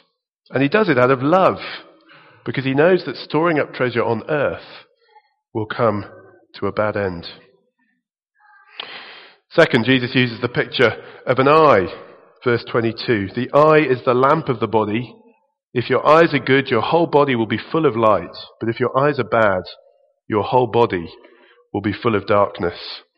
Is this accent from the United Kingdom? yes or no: yes; England, United Kingdom; After all, we're Anglicans, and we're English, we're moderate.